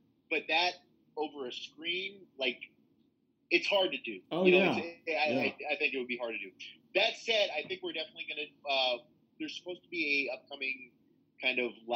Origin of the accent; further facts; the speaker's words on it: Little Rock, Arkansas, United States; You know, we're from Little Rock, Arkansas. We have a pretty pretty diehard fan base in the area.